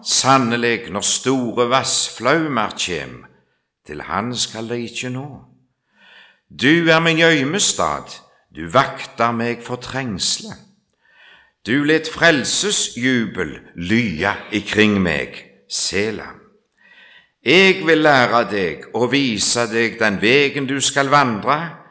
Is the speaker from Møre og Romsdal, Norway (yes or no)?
no; Rogaland, Norway; accent: Ryfylke dialect; for jeg har en dialekt som er ganske grov fra Ryfylke.